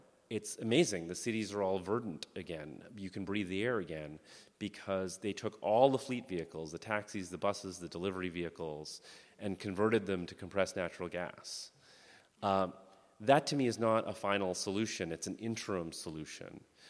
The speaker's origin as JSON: {"language": "English", "town": "Boston", "region": "Massachusetts", "country": "United States", "tie": "born or raised there", "said": "other than my own personal experiences growing up in Boston with the BPD"}